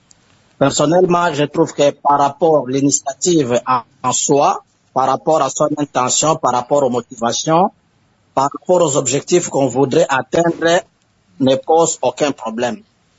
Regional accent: DR Congo; chez nous, en République démocratique du Congo

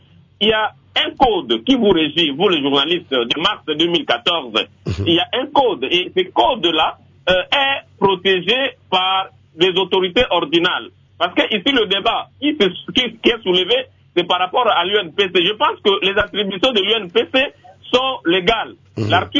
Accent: Mbandaka, Équateur, DR Congo; je vois même chez moi à l'Équateur, en Bandaka

